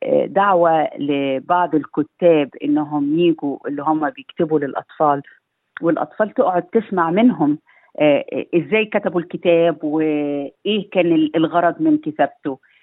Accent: Egypt; now in Australia; أنا جاي من مصر، الكلام ده ما كانش موجود عندنا في مصر وأنا طفلة

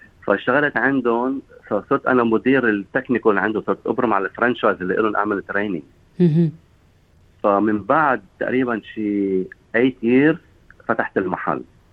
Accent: Sidon, South Governorate, Lebanon; نحن عندنا بصيدا ما في بنت على البسكليت.

